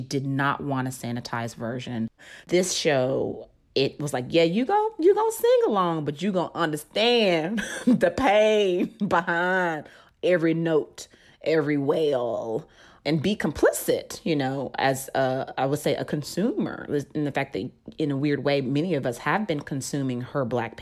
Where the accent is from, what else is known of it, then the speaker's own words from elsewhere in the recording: Southern United States, United States; I was lucky in that I come from the same soil as her. Like, I knew about growing up in the South.